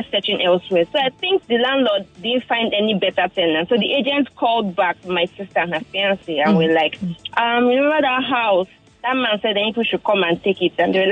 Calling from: Lekki, Lagos, Nigeria; I'm calling from Lekki.

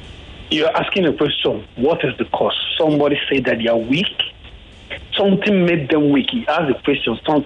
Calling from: Ajah, Lagos, Nigeria; I'm calling from Aja.

